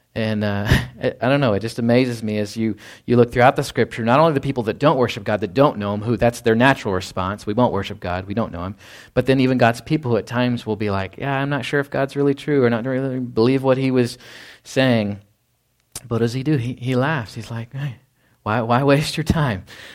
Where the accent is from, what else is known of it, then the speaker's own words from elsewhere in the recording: Texas, United States; And growing up in North Texas, like, I know we have thunderstorms here